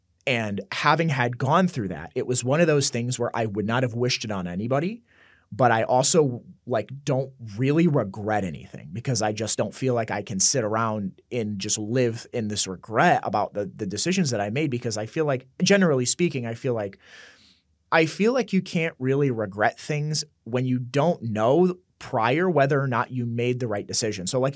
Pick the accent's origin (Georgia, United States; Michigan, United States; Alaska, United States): Michigan, United States; So I was born and raised in South Michigan and kind of in the middle of nowhere.